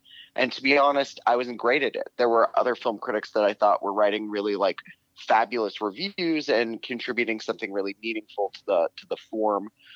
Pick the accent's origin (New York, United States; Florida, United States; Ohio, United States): Ohio, United States; Cincinnati; I grew up in Cincinnati, sort of like on the outskirts of Cincinnati in rural Ohio, in a place that no one would have ever heard of.